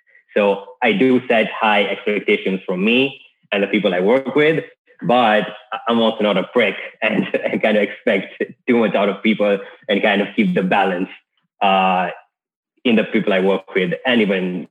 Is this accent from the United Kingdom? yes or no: no; Kenya; born or raised there